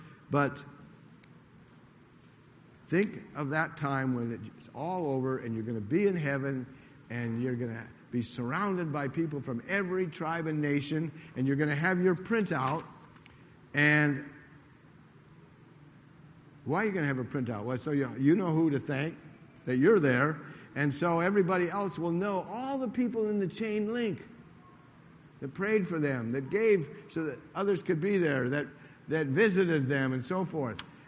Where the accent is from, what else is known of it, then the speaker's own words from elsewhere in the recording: Boston, Massachusetts, United States; born there; that happens to be my team, I was born in Boston